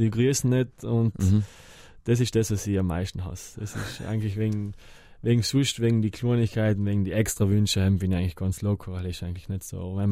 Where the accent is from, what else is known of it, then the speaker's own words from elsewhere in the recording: Merano, Trentino-Alto Adige, Italy; Und ich hoffe, dass ich noch in meinem Verein in Meran, wo ich aufgewachsen bin, etwas Druck geben kann und in Bozen natürlich auch noch ein paar Jahre bleiben kann